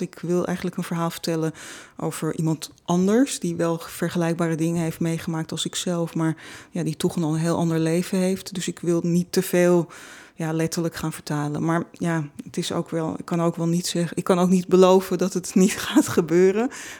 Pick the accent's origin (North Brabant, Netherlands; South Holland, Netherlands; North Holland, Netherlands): North Holland, Netherlands; Amsterdam; heb op de Kostverloren Kade op school gezeten, op de lagere school. Dat is ook allemaal vlakbij. En als kind speelde ik ook in het Vondelpark.